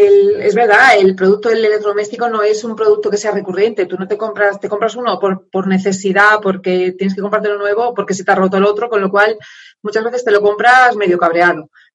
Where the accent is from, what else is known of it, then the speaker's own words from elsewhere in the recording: A Coruña, Galicia, Spain; moved away as an adult; also born or lived in Madrid; pero yo soy de La Coruña, ¿vale? Cuando era mucho más joven me fui a vivir a Madrid a estudiar la carrera, empecé en La Coruña y posteriormente, segundo año, me fui a Madrid